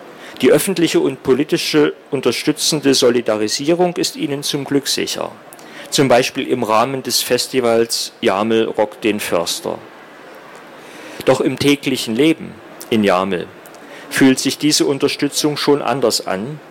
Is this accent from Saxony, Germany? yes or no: yes; Saxony, Germany; Ja, nun bin ich ein Sachse